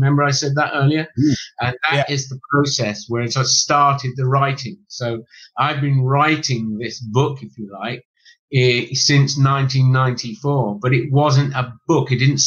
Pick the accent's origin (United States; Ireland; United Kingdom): United Kingdom; England; As you can imagine, I'm an Englishman.